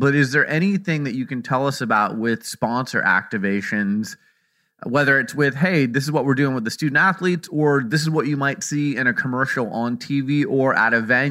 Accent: Phoenix, Arizona, United States; my hometown of Phoenix, Arizona

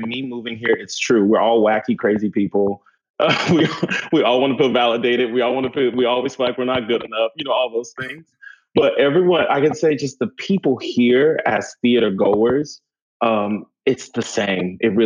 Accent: New York, United States; And I can say being a New Yorker coming here, especially during this pandemic

